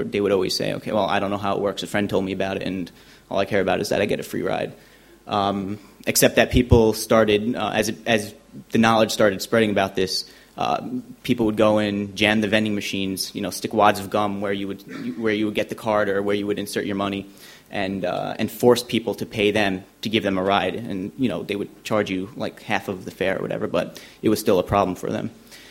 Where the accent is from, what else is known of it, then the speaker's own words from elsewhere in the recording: New York, United States; I'm from New York.